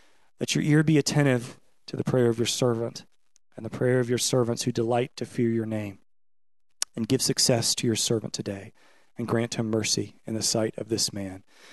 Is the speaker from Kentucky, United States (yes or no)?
yes; Kentucky, United States; It's okay. I'm not from here. I'm from Kentucky, so I can just, like, burn away at the Chiefs and the Cardinals.